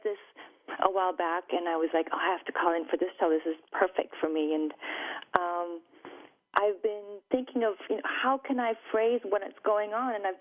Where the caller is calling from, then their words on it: Munich, Bavaria, Germany; I'm calling in from Munich in Germany.